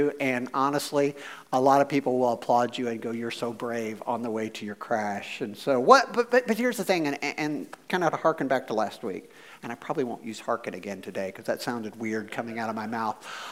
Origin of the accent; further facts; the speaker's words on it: Missouri, United States; I was like, we should get a mobile home. I'm from Missouri. It seemed like a good idea.